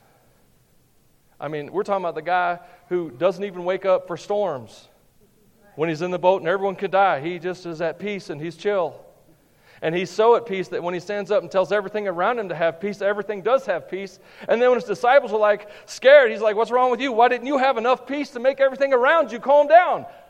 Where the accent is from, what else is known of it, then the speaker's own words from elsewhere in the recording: the South, United States; I'm from the South, in the gravy